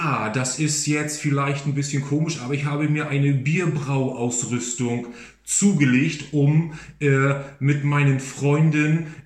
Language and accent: German; Wismar, Mecklenburg-Vorpommern, Germany; Wismar ist meine Geburtsstadt. Ich lebe seit 43 Jahren in Wismar. Ich mag diese kleine Stadt